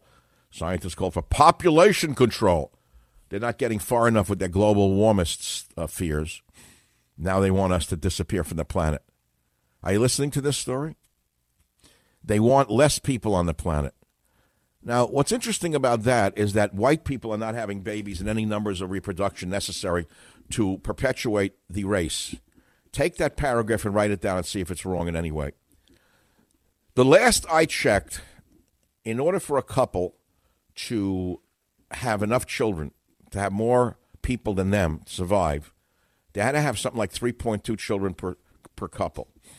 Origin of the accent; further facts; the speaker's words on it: New York, United States; I remember growing up in New York.